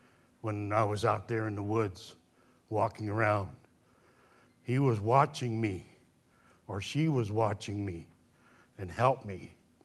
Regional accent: Hoonah, Alaska, United States; I'm originally from Huna. I'm the speaker of our clan house. This is my father's country.

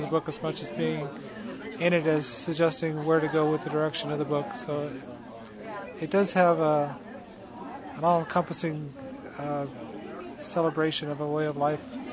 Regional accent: Ketchikan, Alaska, United States; now in Juneau, United States; Well, I originally grew up in Ketchikan, Alaska. But I lived in Juneau since 1990

